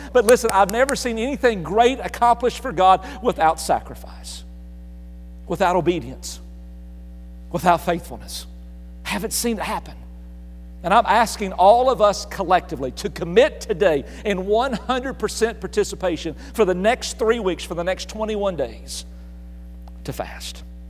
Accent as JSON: {"language": "English", "region": "Appalachia", "country": "United States", "tie": "born or raised there", "said": "You know, growing up in Appalachia, chai was just not one of those things we had."}